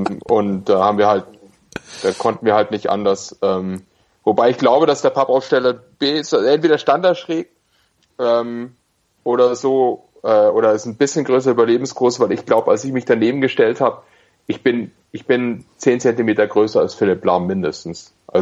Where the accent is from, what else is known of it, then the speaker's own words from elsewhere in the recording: Augsburg, Bavaria, Germany; weil man ja als Augsburger Erstklassik fährt